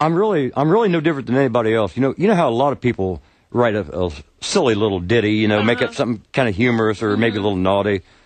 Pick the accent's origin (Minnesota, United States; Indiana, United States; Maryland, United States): Indiana, United States; Middletown; Little town in Indiana, surrounded by cornfields, no stoplights, Middletown, Indiana.